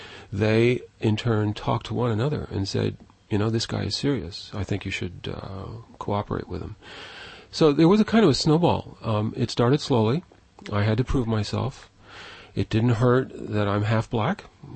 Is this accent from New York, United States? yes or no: yes; New York City, New York, United States; when I grew up in New York City, for the time I was there